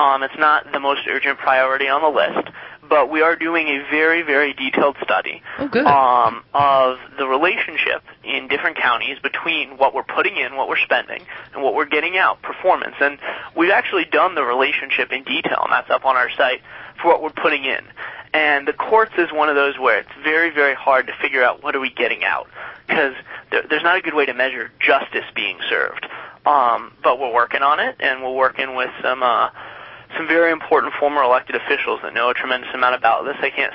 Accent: San Francisco, California, United States; No, we're not actually from Alturas. We're from the San Francisco area originally.

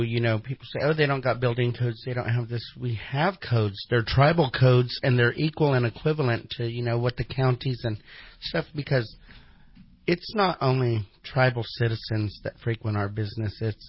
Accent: Pine Grove, California, United States; I grew up in Pine Grove right out here, you know, and we weren't rich or anything.

